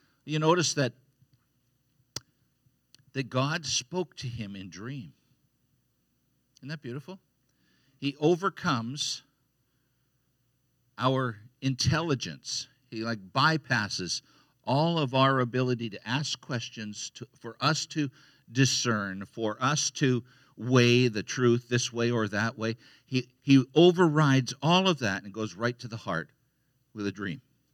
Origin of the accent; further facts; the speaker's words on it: Canada; We grew up in Canada